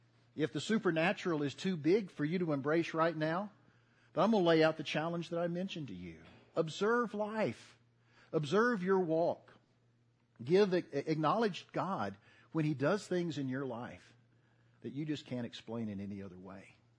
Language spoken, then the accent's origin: English; Southern United States, United States; You see, I grew up in the South and moved up here from the South a good many years ago.